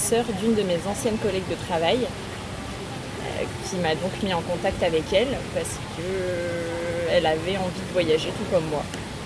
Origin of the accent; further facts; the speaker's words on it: Brittany, France; j'ai 31 ans et je suis bretonne, j'ai habité Rennes, et sinon je viens des Côtes d'Armor.